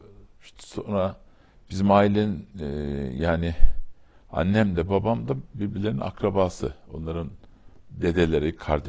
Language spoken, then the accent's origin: Turkish; Istanbul, Turkey; Şimdi ben İstanbul'da doğma büyüme aslında belli bir şeye kadar hep İstanbul, Fatih. Ama aile Rize, Çayeli, Büyükköy.